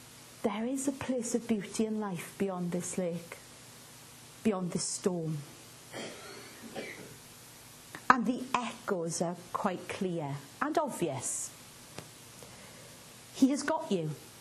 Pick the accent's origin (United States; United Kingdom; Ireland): United Kingdom; Wales; Boys, disciples, I'm Welsh.